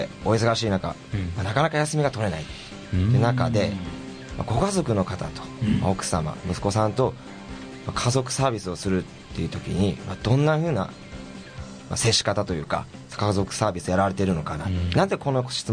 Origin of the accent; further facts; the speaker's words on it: Kagoshima, Japan; moved away as an adult; now in Fukuoka, Japan; 私鹿児島出身なんですけど、うん、まあ、福岡に来ると同時にですね、私の父も転勤が重なりまして、うん、今名古屋にいるんですけど、うん、まあ、言えば三重の生活なんですよね、うん、実家が鹿児島で